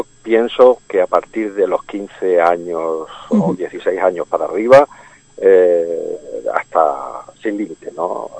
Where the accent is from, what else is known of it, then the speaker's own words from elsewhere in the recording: Jaén, Andalusia, Spain; somos de Jaén, y entonces en nuestras obras siempre hay alguna referencia a Jaén